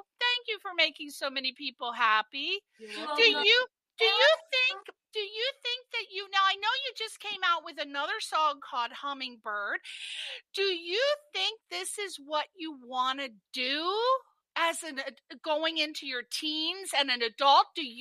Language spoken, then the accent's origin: English; East Coast, United States; I'm from the East Coast